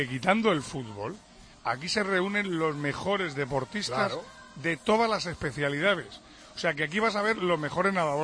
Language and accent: Spanish; Spain; nos sentimos identificados con ellos como españoles.